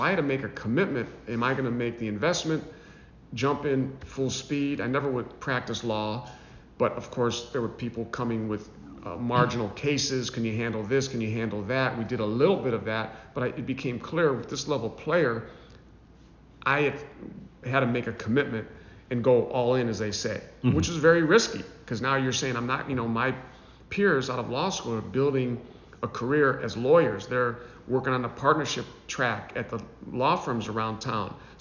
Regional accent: Garfield Heights, Ohio, United States; And that's how I was from my parents and growing up in Garfield Heights.

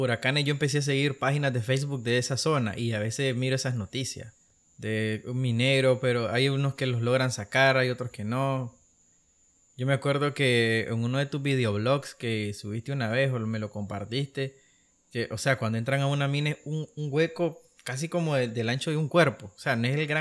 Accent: Nicaragua; empatía de que somos nicaragüenses, digo yo.

